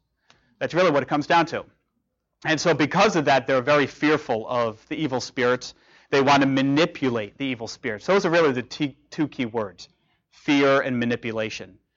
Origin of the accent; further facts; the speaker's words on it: New Jersey, United States; And I just came from New Jersey. That's my home state.